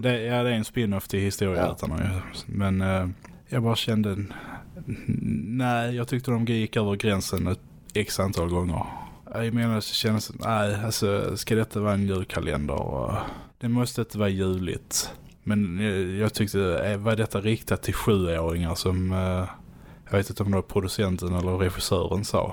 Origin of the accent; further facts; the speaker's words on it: Skåne, Sweden; accent: Scanian; Och vi är skåningar själv och har den här hemska dialekten.